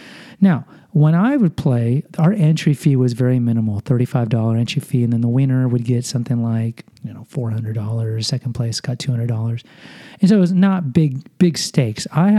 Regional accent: Houston, Texas, United States; Like, if I'm a Texans fan, because I'm from Houston, right?

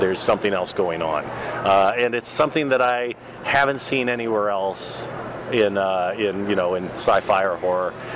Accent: Texas, United States; I grew up in Texas. I loved westerns, I loved samurai movies, I was 8 when Star Wars came out.

